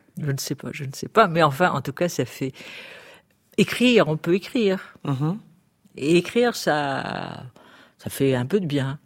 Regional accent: Pays de la Loire, France; Je viens de la région de France, je viens du Maine-et-Loire.

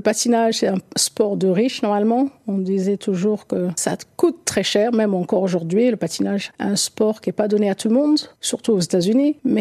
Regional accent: Nice, Provence-Alpes-Côte d'Azur, France; now in Paris, France; Champigny, ça a été déjà une ville pour moi nouvelle, car j'étais de Nice, on était du Sud, donc tout a changé et basculé quand nous sommes venus à Paris

